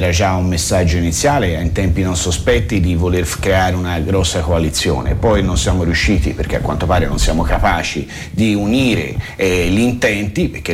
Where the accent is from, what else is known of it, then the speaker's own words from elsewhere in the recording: Florence, Tuscany, Italy; Siamo fiorentini, diciamocelo.